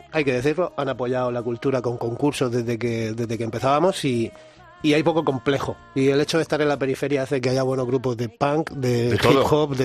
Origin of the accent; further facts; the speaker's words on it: Molina de Segura, Region of Murcia, Spain; soy de Murcia, de Molina, de Molina de Segura, concretamente.